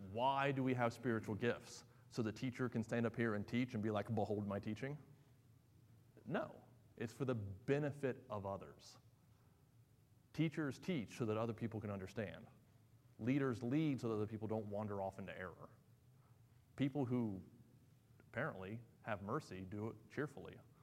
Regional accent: West Virginia, United States; You know, I grew up in West Virginia where everyone's a Baptist or a Methodist

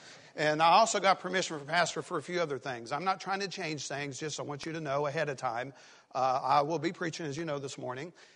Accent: Tennessee, United States; Hey, I'm from East Tennessee. He's from East Texas. Both have East, and both have the letter T.

